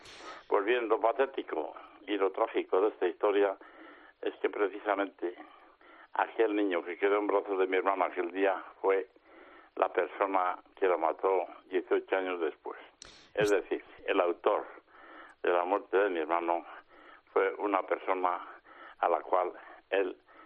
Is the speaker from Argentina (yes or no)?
no; Eibar, Basque Country, Spain; nosotros somos de Eibar, teníamos la central en Eibar y habíamos puesto una sucursal en Azcoitia porque era el pueblo de mi madre